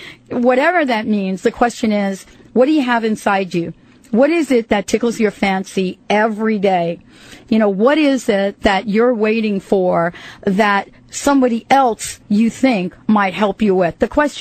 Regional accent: New York City, New York, United States; also born or lived in New Jersey; And as I grew up in New York City and Jersey, of course, I got to be up close and personal with Kathy Lee on a regular basis.

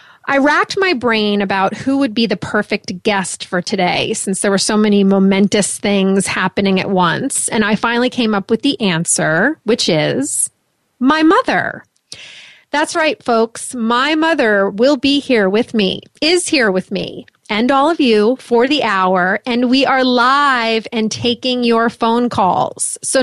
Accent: Syosset, New York, United States; I was born in Syosset, New York, which is on Long Island.

